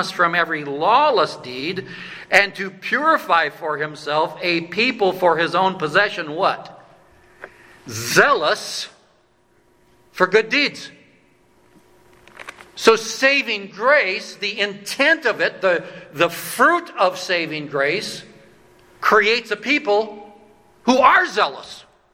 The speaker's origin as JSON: {"language": "English", "town": "LaGrange", "region": "Wyoming", "country": "United States", "tie": "born or raised there", "also_born_or_lived": "Colorado", "said": "I grew up in LaGrange back in the 1970s, population 150."}